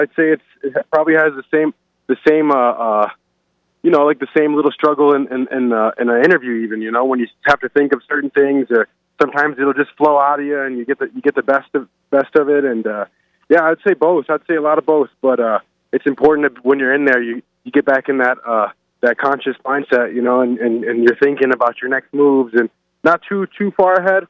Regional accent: Ripon, Wisconsin, United States; born there; I was born in Ripon, Wisconsin, back in '96

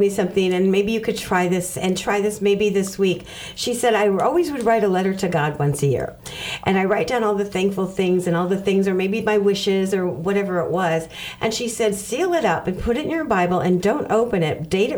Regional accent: Wisconsin, United States; Probably cheese. I'm from Wisconsin.

